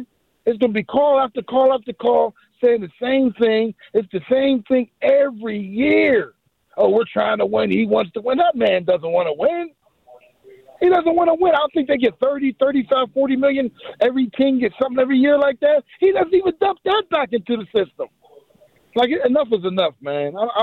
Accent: Pittsburgh, Pennsylvania, United States; I grew up right there in Allegheny Commons, man. We used to walk down the Three Rivers.

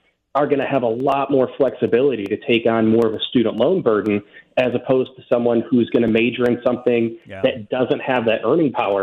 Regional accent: Illinois, United States; Ironically, I was born and raised in Illinois

